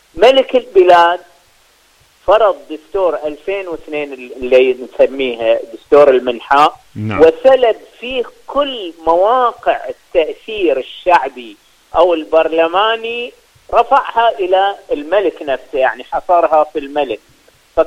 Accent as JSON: {"language": "Arabic", "country": "Bahrain", "said": "يعني عندنا في البحرين أكثر من 200 شهيد"}